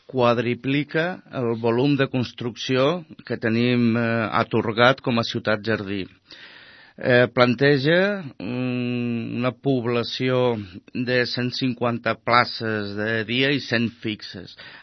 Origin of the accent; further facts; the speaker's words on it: Tarragona, Catalonia, Spain; Soc tarragoní de tota la vida.